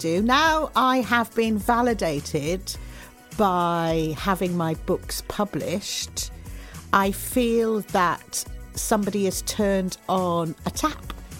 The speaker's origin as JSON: {"language": "English", "town": "Neath", "region": "Wales", "country": "United Kingdom", "also_born_or_lived": "Essex", "said": "I remember, because I lived in Essex and Wales, I'm from South Wales originally."}